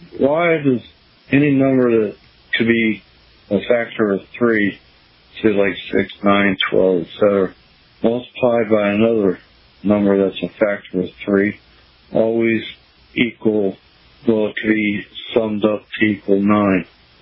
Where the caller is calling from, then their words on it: Poplar, Montana, United States; I'm calling from Poplar, Montana.